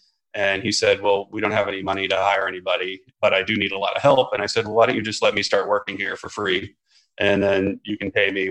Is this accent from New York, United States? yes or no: no; Omaha, Nebraska, United States; So I'm from Omaha, Nebraska, which doesn't really matter much to the story